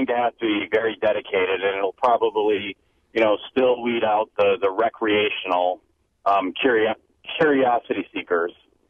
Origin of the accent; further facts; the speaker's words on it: Midwest, United States; that's one thing that I love about being, you know, born and raised in the Midwest